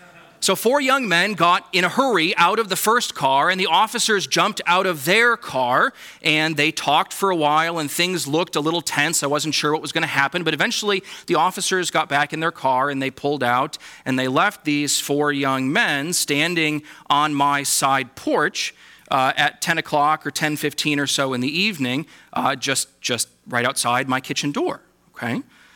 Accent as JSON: {"language": "English", "region": "Wisconsin", "country": "United States", "tie": "born or raised there", "said": "I grew up here in Wisconsin, but now live in the state of Illinois."}